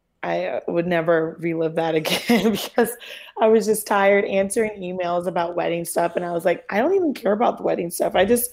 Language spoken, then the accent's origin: English; Louisiana, United States; And like, so we're both from Louisiana. So we've done hurricanes.